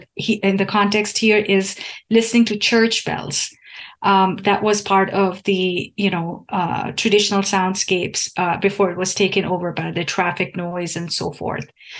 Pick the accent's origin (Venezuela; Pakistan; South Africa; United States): Pakistan; But throughout my journey growing up in Pakistan